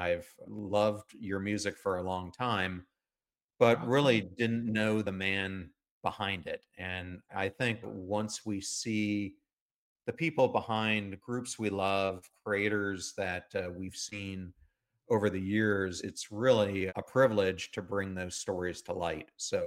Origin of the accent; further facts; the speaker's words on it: York, Pennsylvania, United States; I grew up in Pennsylvania, just across the Mason-Dixon line in York, PA, and you grew up in Richmond, Virginia.